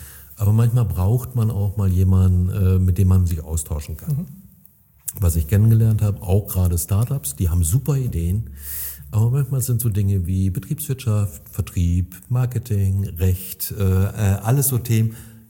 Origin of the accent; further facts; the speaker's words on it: North Rhine-Westphalia, Germany; das dürfen wir uns als Münsterländer öfter mal vor Augen führen.